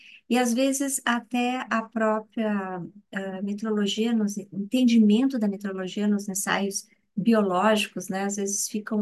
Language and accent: Portuguese; Rio Grande do Sul, Brazil; Eu sou do Rio Grande do Sul, então aqui é no Sul, né